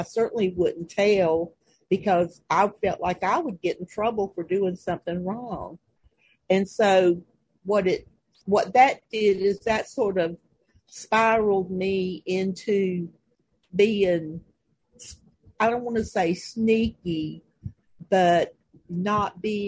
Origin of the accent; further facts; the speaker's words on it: the South, United States; born there; I was born in the South, as you can probably tell.